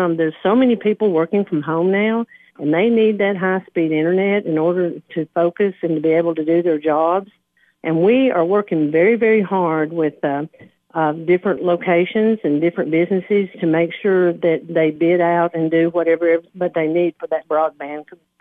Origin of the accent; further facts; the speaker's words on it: United States; Well, I am born and raised in Putnam County.